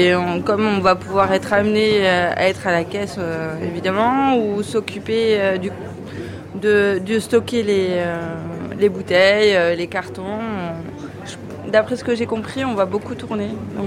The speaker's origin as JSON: {"language": "French", "region": "Nouvelle-Aquitaine", "country": "France", "said": "Alors, en fait, je viens du Pays Basque, et quand j'ai habité au Pays Basque"}